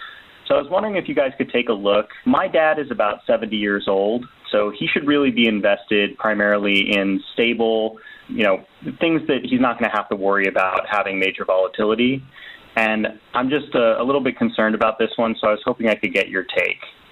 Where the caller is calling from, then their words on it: Seattle, Washington, United States; I'm calling from the Seattle area.